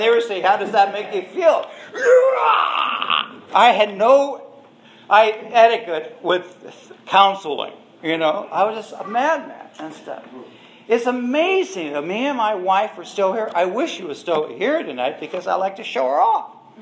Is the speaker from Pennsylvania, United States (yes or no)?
no; Oxnard, California, United States; at my hometown in Oxnard.